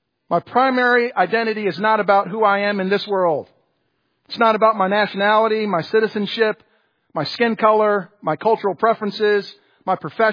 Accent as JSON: {"language": "English", "region": "New York", "country": "United States", "tie": "born or raised there", "lives_now": "-", "said": "My dad's from the South. My mom's from Jamaica. I grew up in upstate New York."}